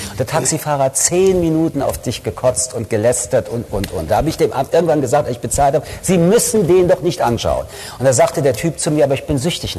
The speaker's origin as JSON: {"language": "German", "town": "Paris", "region": "Île-de-France", "country": "France", "second_language": "German", "said": "Ich komme aus Paris"}